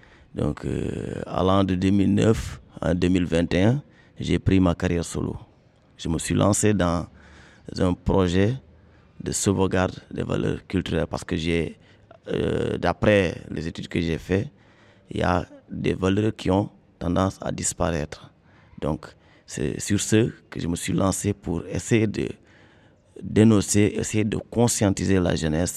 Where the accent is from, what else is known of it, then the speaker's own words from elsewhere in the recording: Kédougou, Senegal; Je suis de Kédougou, l'ethnie Bassari.